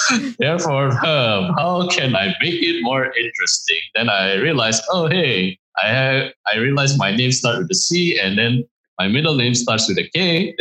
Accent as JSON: {"language": "English", "country": "Singapore", "tie": "born or raised there", "said": "most of my life, I grew up in Singapore, a developed country with a melting pot of cultures"}